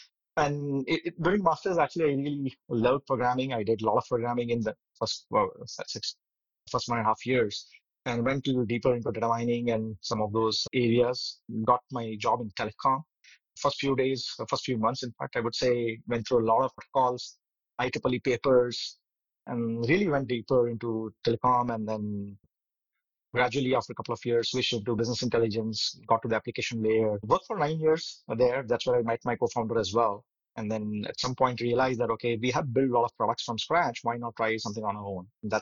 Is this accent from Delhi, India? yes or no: no; Mumbai, Maharashtra, India; born and brought up in Mumbai, Maharashtra, state of Maharashtra in India. I did my schooling there.